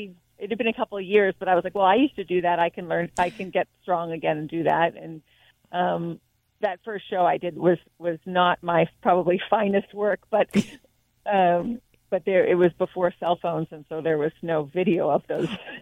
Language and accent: English; San Francisco, California, United States; So I grew up in San Francisco native. And I grew up with the Pickle Family Circus.